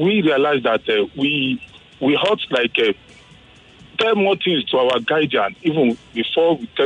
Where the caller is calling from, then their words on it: Ikeja, Lagos, Nigeria; I'm calling from Ikeja.